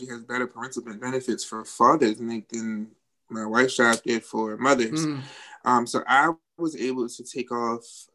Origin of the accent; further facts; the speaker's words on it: Baltimore, Maryland, United States; I'm 31. I'm from Baltimore, Maryland.